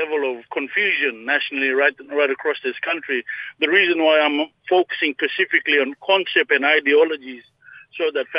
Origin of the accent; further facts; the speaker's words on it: Queensland, Australia; I can speak in behalf of our heritage, Brother Trevor, in the Torres Strait.